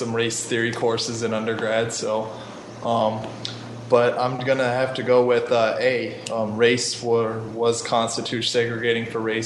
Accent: Phoenix, Arizona, United States; I'm from Phoenix, Arizona.

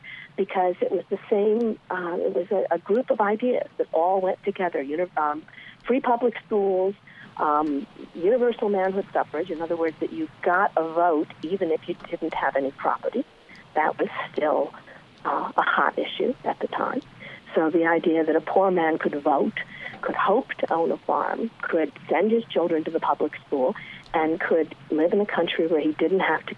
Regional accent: Virginia, United States; born there; I was born in Virginia

